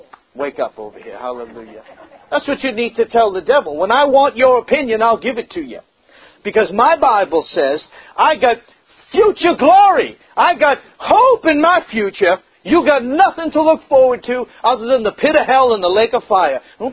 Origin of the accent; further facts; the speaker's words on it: Boston, Massachusetts, United States; also born or lived in Cambridge; I was just an old hippie boy growing up in Boston and Cambridge up there.